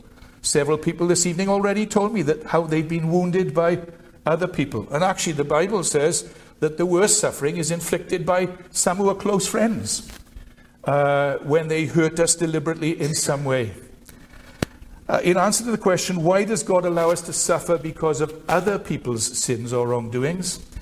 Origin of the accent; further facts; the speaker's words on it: Merthyr Tydfil, Wales, United Kingdom; when I was a teenager growing up in Merthyr